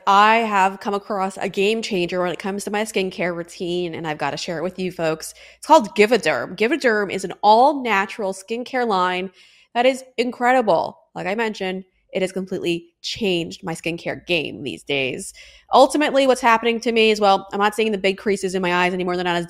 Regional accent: New York, United States; I mean, I'm from New York, very familiar with Rikers Island

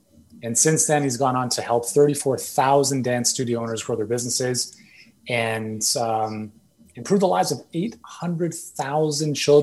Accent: Canada; I'm Canadian

